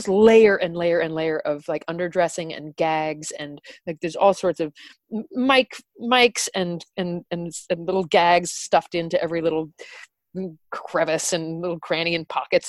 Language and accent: English; United States; I'm talking about the shame of being an American.